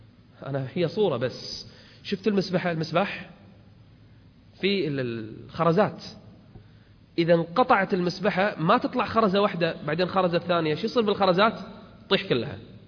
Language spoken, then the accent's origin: Arabic; Kuwait; احنا عندنا بالكويت